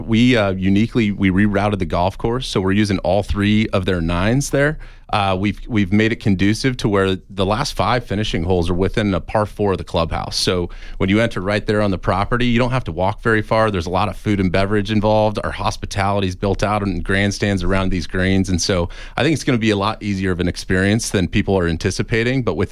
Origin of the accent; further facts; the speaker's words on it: Tucson, Arizona, United States; Growing up in Tucson, I was able to participate in some of the programs that they fund, too.